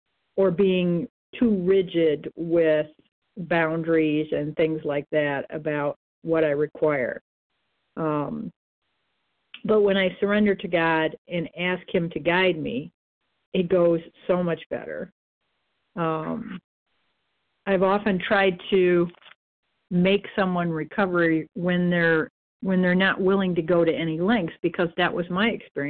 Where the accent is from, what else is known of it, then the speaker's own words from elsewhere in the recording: Michigan, United States; I'm from Michigan.